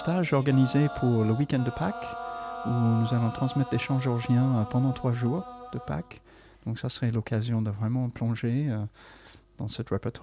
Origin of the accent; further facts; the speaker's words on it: California, United States; Non plus, pas du tout d'accent, je viens de Californie.